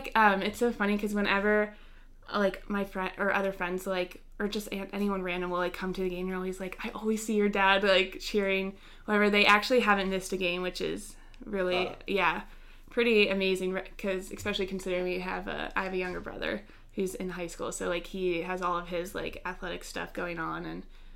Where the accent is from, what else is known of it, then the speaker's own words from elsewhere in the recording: Maryland, United States; And I would say also I am from Maryland, so I knew I kind of wanted to do something different than what a lot of my friends were doing